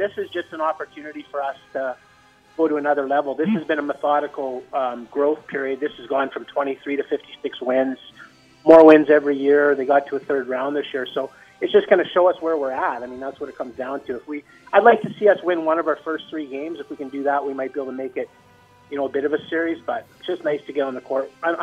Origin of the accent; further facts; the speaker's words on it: Hickory, North Carolina, United States; Like, I'm not from Canada. I'm from Hickory, remember?